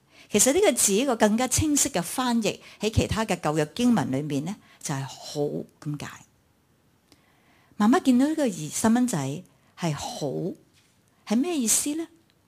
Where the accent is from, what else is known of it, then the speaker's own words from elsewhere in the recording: China; 其实有些像我们中国人说摸住石头过河